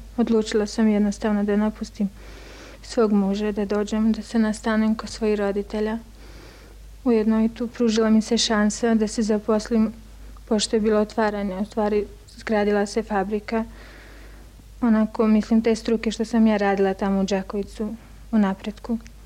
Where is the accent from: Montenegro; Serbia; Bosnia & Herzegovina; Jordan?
Montenegro; Plav, Plav Municipality; born there; rođena sam u Plavu. Radila sam u Đakovicu jedno vrijeme, u stvari 5 godina.